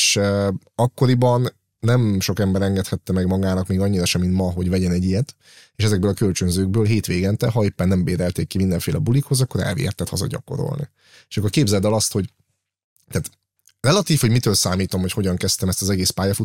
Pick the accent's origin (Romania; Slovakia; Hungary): Hungary; Szeged, Csongrád-Csanád; Így van, én szegedi származású vagyok